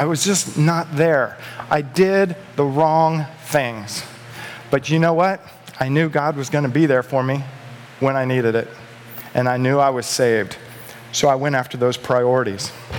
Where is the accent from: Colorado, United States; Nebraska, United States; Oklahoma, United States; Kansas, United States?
Kansas, United States; Dodge City; born there; So I was born in 1966 in Dodge City, Kansas.